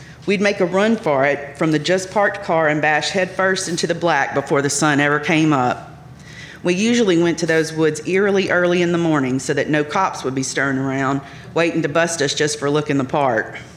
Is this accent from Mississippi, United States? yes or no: yes; Mississippi, United States; It was the only place we knew to get lost in the woods for fun like we did growing up in Mississippi.